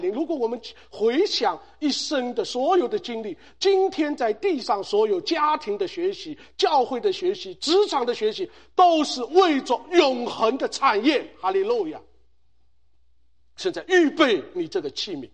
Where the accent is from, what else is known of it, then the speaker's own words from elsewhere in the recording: China; 我们中国人毛泽东有一句话，与天斗其乐无穷啊，中国人来就是一个斗的东西，一个斗的文化